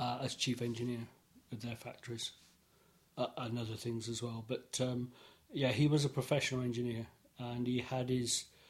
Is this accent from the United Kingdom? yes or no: yes; Chippenham, South West England, United Kingdom; born there; I was born in Chippenham on the 11th of January 1954.